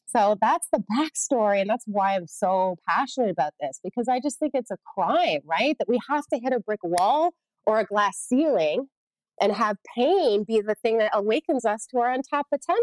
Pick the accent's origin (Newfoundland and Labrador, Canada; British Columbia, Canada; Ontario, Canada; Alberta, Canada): Ontario, Canada; Toronto; So as a little girl growing up in Toronto, my parents, they knew how to plant them seeds in my mindset.